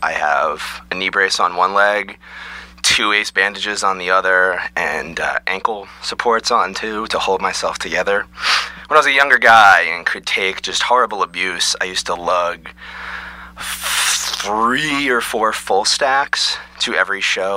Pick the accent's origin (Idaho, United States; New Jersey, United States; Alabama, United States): New Jersey, United States; also born or lived in Boston; now in Portland, United States; and I grew up in New Jersey, save for a brief stint in Boston